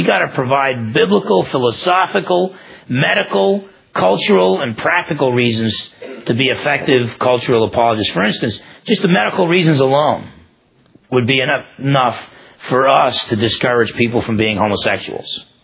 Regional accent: United States; And I'm an American.

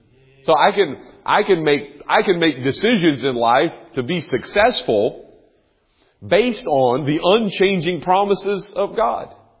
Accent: North Carolina, United States; I grew up in North Carolina.

